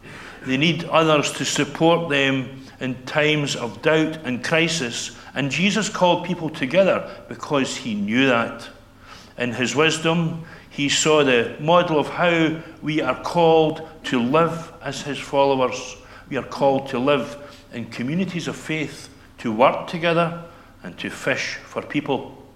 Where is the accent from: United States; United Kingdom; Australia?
United Kingdom; Rothesay, Scotland; I come from Rothsay in the island of Bute, where I had lived for 52 years up until the end of last October, until my wife and I moved to Aberdeenshire.